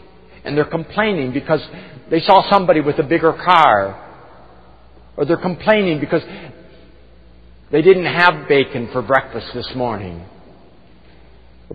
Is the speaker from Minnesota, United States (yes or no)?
no; Muskegon, Michigan, United States; born there; It's not my fault that I was born in Muskegon, Michigan, of a father and a mother who loved me